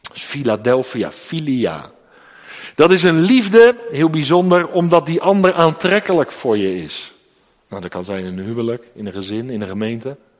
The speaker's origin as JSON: {"language": "Dutch", "region": "South Holland", "country": "Netherlands", "said": "ik kom uit het Westland. Tussen Den Haag en Hoek-Holland."}